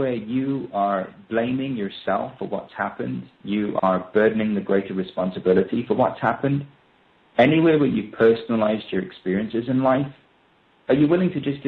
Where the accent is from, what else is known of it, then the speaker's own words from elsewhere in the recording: India; I know what it's like being Indian and being connected to family. It's important to us.